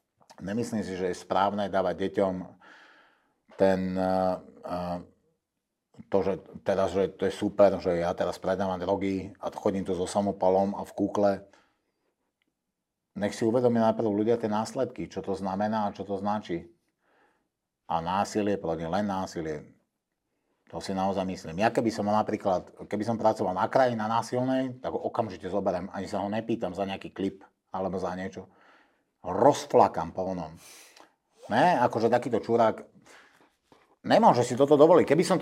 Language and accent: Slovak; Serbia; Takisto som Srb, jak on.